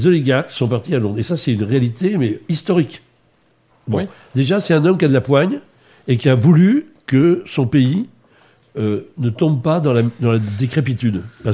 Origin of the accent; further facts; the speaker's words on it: France; voilà, on est français, on a quand même un peu des arts et des lettres